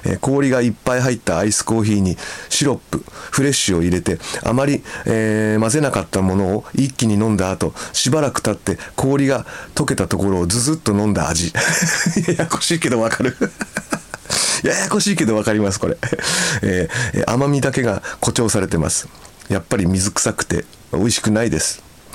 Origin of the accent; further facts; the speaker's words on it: Kanto, Japan; 実家が水田地帯の私は慣れっこだったのでそう聞いて驚きました。私の実家は関東平野の端っこで田んぼが広がる地域なのですが